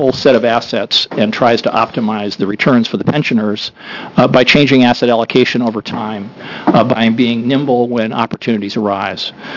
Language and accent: English; Portland, Oregon, United States; for the record … from Portland, and I am Managing Director of OVP Venture Partners there